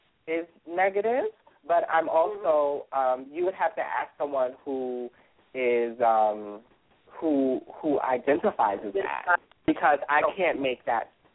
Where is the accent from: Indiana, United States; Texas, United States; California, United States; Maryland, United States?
Maryland, United States; Baltimore; and two in Baltimore, which is my hometown.